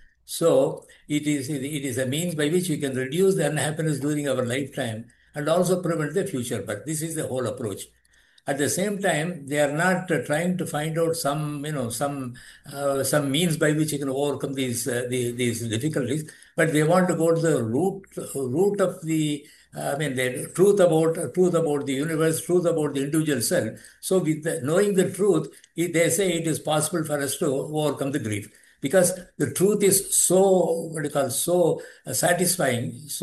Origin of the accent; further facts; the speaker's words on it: India; first language Tamil; English is a second language; This prayer is in my mother tongue, called Tamil, right? It's not in Sanskrit. It's my mother tongue.